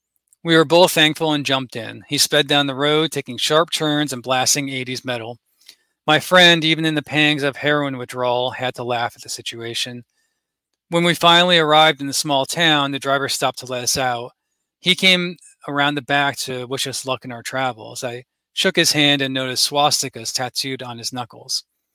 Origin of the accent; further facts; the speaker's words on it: Northeast, United States; I grew up in the Northeast, where these ideals were widespread and entrenched, with easy access to hubs in areas like Vermont, Massachusetts, upstate New York, etc.